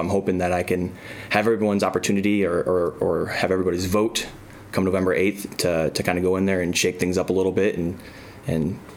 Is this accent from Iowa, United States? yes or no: yes; Iowa, United States; I'm born and raised in Northern Iowa.